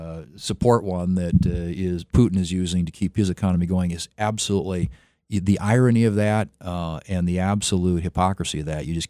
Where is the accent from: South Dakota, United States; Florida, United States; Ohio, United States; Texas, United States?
South Dakota, United States; And I know, talking to communities in my home state, are concerned that if everybody converts to electric vehicles, they won't have enough juice to keep their houses warm in the winter months, which is a pretty big deal in South Dakota.